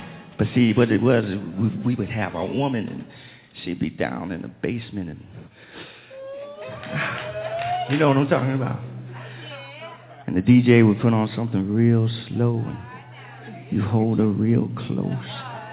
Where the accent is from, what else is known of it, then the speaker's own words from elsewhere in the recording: Ohio, United States; See, I'm from Ohio, you understand. And see, back in the day, we used to have the basement parties, see.